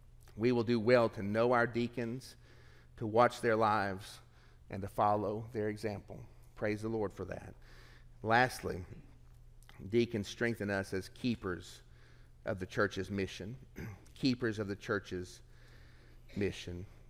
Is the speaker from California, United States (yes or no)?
no; Tennessee, United States; I'm from Tennessee. I'm not a huge football fan, you know that.